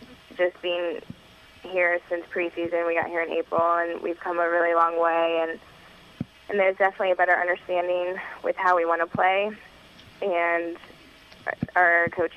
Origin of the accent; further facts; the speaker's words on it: Akron, Ohio, United States; born there; I was born in Akron.